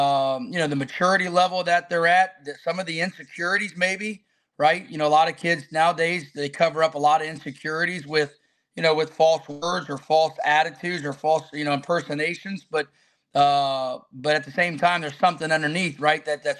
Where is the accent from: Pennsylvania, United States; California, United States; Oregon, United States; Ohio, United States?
Ohio, United States; Hilliard; So I'm from Columbus, Ohio. Grew up in a city called Hilliard, which is about 12 minutes from the from Ohio State University.